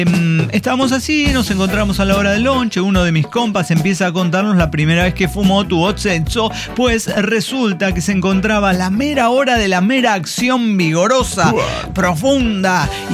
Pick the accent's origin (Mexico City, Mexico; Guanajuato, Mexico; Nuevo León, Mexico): Guanajuato, Mexico; soy de Guanajuato